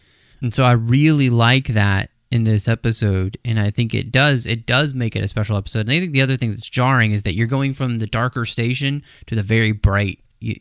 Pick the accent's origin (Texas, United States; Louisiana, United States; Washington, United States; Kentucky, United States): Texas, United States; Man, we're in a bunch of goose poop now. And I'm from Texas, so I can say that.